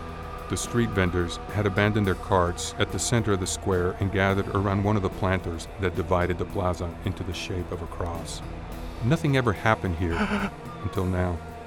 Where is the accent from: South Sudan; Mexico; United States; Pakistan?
Mexico; I really attach myself more to the way I grew up in Mexico, to the conversations that we had, playing marbles, shooting off fireworks, wandering around the town.